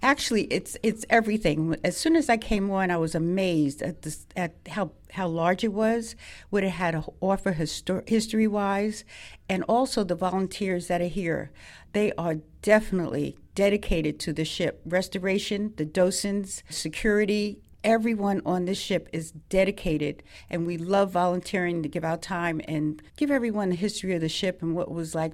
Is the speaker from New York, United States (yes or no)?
yes; Brooklyn, New York, United States; I grew up near the Brooklyn Navy Yard, where I could see ships being built